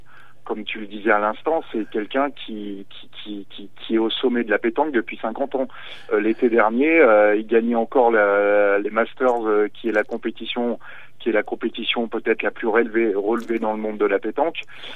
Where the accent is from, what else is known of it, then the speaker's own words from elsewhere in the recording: Brioude, Auvergne-Rhône-Alpes, France; Donc, je suis originaire de Brioude et...